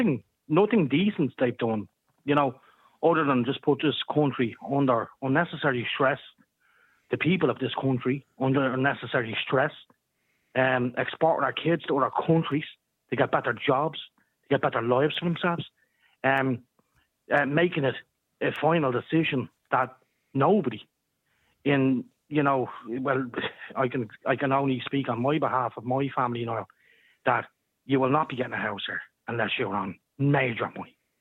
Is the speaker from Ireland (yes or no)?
yes; Ireland; he could have listened to us, Niall, as Irish people.